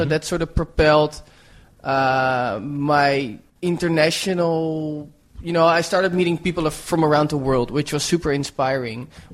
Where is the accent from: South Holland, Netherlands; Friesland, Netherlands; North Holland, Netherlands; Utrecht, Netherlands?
North Holland, Netherlands; Amsterdam; English is a second language; now in New York, United States; I mean, I grew up in Amsterdam.